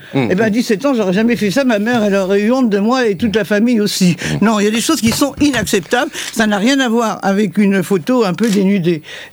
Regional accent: Grand Est, France; Je suis Lorraine.

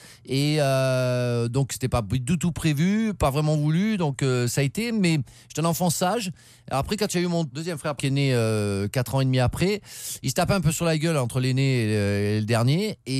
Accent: Saint-Cyr-sur-Mer, Provence-Alpes-Côte d'Azur, France; also born or lived in Marseille; Je suis né à Marseille, mais j'ai jamais vécu à Marseille. C'était Saint-Cyr-sur-Mer, la Cadière d'Azur, où on fait un bon bandol. Mais mes parents sont champenois d'origine, donc j'ai un peu la sagesse du Nord et l'enflammade du Sud de temps en temps.

